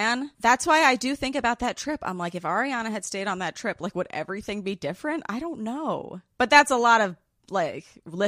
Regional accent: New York City, New York, United States; I grew up in New York City.

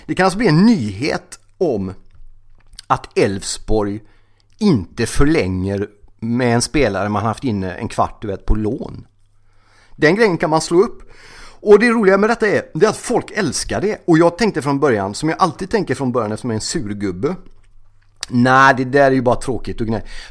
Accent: Gothenburg, Västra Götaland County, Sweden; Som göteborgare så får man ju liksom handbollen med blod.

